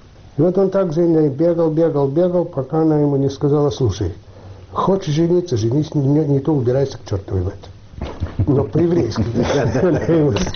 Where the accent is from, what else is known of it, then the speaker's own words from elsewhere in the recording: Kyiv, Kyiv City, Ukraine; born there; Я родился в Киеве. Все дети родились в Киеве.